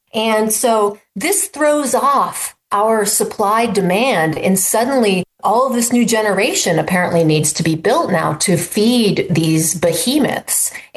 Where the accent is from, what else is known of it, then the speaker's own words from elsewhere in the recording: Virginia, United States; now in Illinois, United States; We have a bunch here in Illinois. I'm from Northern Virginia.